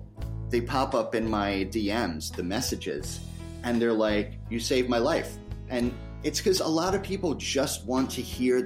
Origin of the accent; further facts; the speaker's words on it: New York, United States; So where I come from is New York and the good old US of A, the greatest disaster on earth right now.